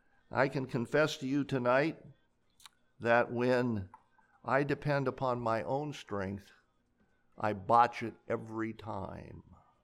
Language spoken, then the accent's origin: English; California, United States; I grew up in California, and the county that I grew up in was called, are you waiting for this? Butte County.